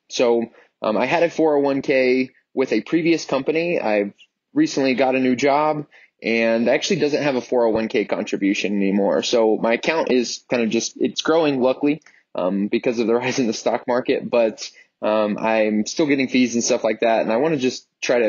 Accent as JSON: {"language": "English", "town": "Denver", "region": "Colorado", "country": "United States", "said": "I'm from Denver, Colorado."}